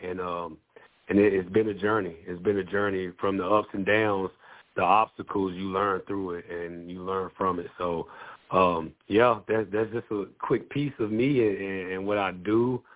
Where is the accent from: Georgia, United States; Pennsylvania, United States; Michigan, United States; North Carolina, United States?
Georgia, United States; Statham; I'm a good old country boy, man. I'm from Athens, Georgia, a little town near Athens, Georgia, called Statham, Georgia.